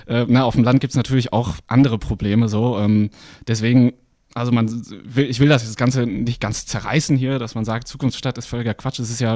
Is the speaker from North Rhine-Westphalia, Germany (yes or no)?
yes; Bocholt, North Rhine-Westphalia, Germany; meine Heimatstadt Bocholt in Nordrhein-Westfalen an der holländischen Grenze ist auch dabei, ist auch eine Zukunftsstadt.